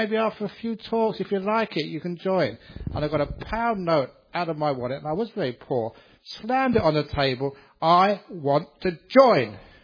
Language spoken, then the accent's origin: English; Cambridge, East of England, United Kingdom; Basically, we grew up together in Cambridge.